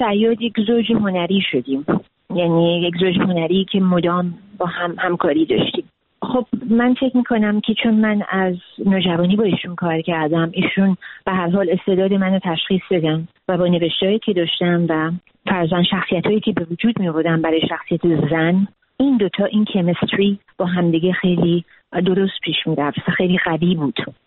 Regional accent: Iran; born there; من ایرانی هستم، من در ایران به دنیا آمدم، ایران مملکت منه، ایران بوم منه، من عاشق ایران هستم

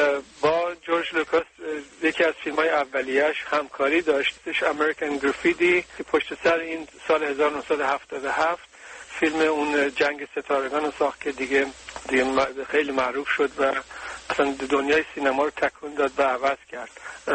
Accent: Iran; من خودم ایرانی هستم

